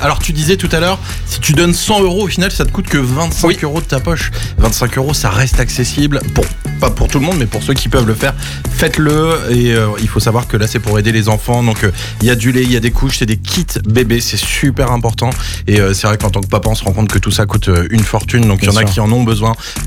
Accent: Hauts-de-France, France; Mais ça va, je suis ch'ti, j'ai le droit de dire.

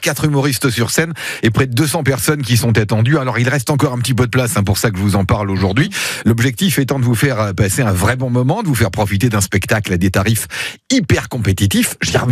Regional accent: Centre-Val de Loire, France; En tout cas, ils sont habitués des scènes stand-up chez nous en Touraine.

